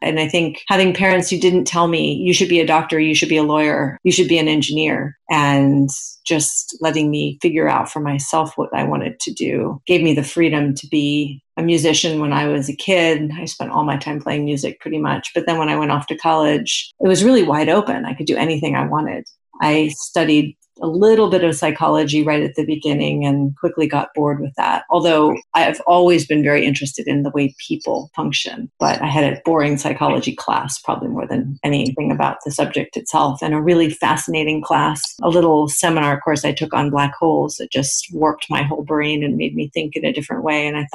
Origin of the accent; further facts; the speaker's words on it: Malibu, California, United States; I grew up in the Malibu Mountains, sort of in the middle of nowhere. My parents were hippies.